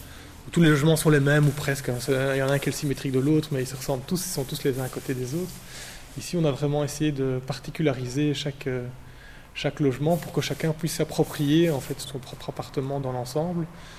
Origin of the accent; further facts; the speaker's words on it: Louvain-la-Neuve, Wallonia, Belgium; ingénieur architecte, comme Laure, ma collègue. On a tous les deux, on est de Louvain-la-Neuve.